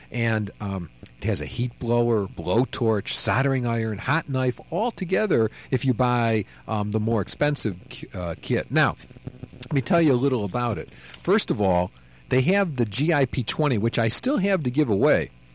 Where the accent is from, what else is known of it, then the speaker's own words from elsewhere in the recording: Phoenix, Arizona, United States; And when they found out that I'm from Phoenix, and they'd say, that's a desert too, isn't it?